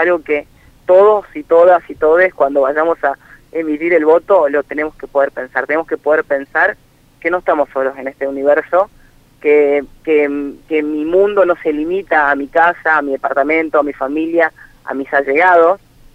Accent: Chaco, Argentina; Yo soy del Chaco.

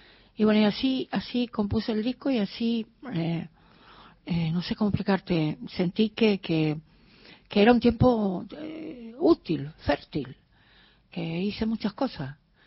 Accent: Corrientes, Argentina; moved away; la música de mi tierra, no hay duda, porque creo que ese extrañamiento que todavía siento, hace 40 años que me fui de Corrientes.

